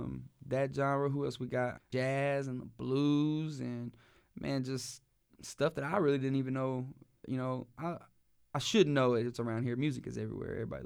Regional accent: Waco, Texas, United States; And growing up in Waco or around Waco in this area, over time, you've seen the music evolve.

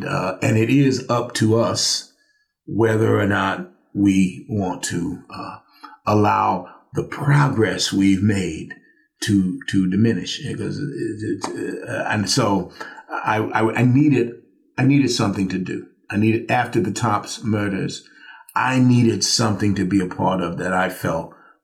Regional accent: Kansas City, Kansas, United States; But I grew up in Kansas City, Kansas. I want to say that. I didn't grow up in Kansas City, Missouri.

